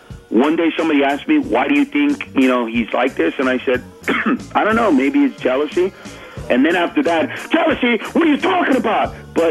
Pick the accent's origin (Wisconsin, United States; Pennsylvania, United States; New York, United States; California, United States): California, United States; Los Angeles; I grew up in East L.A. since I was 7 months old.